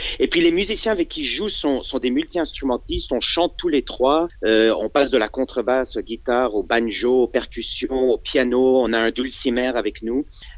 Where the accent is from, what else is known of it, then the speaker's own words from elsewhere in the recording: Quebec, Canada; Même franco-québécois-américain, parce que je suis né au Québec, ma mère est française de Nice et mon père est américain du Texas.